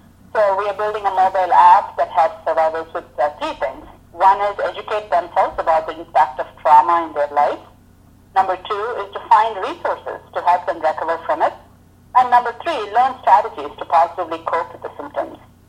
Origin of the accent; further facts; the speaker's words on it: India; moved away as an adult; now in United States; So I'm basically from India. I moved to the United States for work about in the late 90s.